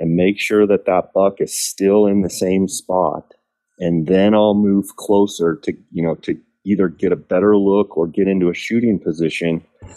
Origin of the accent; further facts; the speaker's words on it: Phoenix, Arizona, United States; living and growing up in Phoenix my whole life